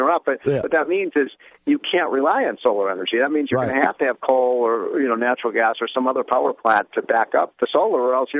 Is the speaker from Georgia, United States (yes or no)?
no; Chicago, Illinois, United States; Know, I grew up in Chicago.